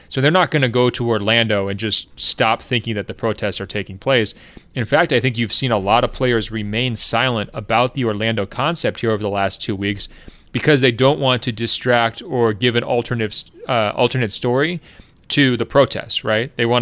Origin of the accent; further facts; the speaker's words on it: Hong Kong; I'm from Hong Kong, and that has essentially been our daily existence for most of the past 12 months